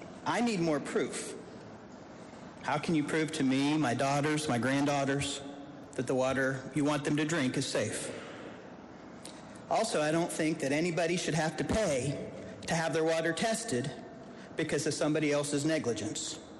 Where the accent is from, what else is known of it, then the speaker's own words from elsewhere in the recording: West Virginia, United States; I'm born and raised in West Virginia. I love this state. Never thought I'd leave this state.